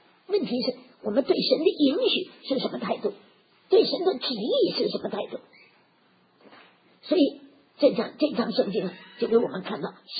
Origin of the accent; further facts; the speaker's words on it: Tianjin, China; 我们小时候在天津，蚱蜢拿油炸，还卖蚱蜢